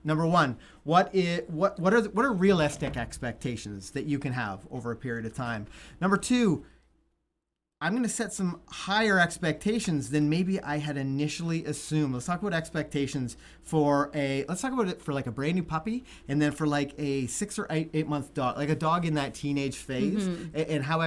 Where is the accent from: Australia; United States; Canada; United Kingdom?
Australia; accent: Australian; I see our moderation crew is sending me messages about my Australian accent.